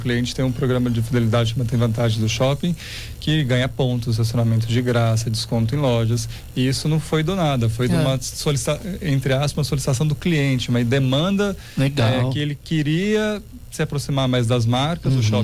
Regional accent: São Paulo, Brazil; quando eu era pequeno em São Paulo

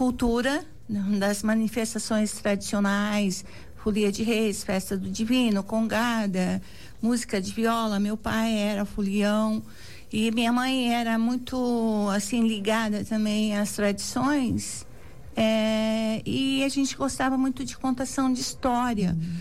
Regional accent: Cunha, São Paulo, Brazil; born there; also born or lived in Guaratinguetá; eu nasci em Cunha por um problema de saúde. Eu tive que vir para Guaratinguetá em 74 e lá em Cunha começou a minha história em 74.

